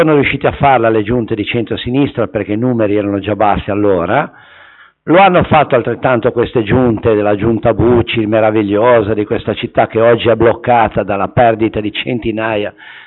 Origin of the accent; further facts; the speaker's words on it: Genoa, Liguria, Italy; io sono contadino, vengo dalla Val Bisagno, quindi il Bisagno non era navigabile